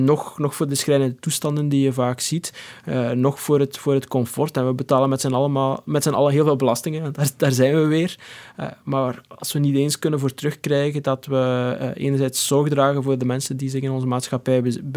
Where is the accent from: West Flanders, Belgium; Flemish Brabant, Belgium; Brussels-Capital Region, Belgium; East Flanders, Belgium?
East Flanders, Belgium; Waasmunster; now in Ghent, Belgium; Ik ben Gentenaar van adoptie, maar eigenlijk kom ik uit het Waasland. Ik ben opgegroeid in Waasmunster, wat tussen Gent en Antwerpen ligt.